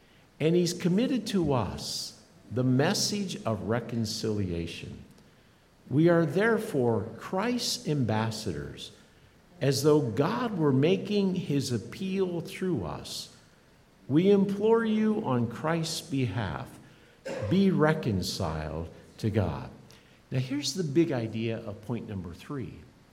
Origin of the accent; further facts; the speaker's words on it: Iowa, United States; You know, I grew up in Iowa. When I was 14, my dad died, heart attack in the backyard.